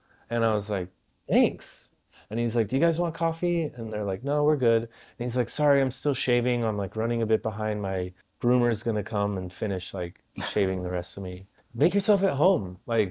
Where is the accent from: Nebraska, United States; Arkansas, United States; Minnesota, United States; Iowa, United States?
Iowa, United States; Like, I grew up in Iowa.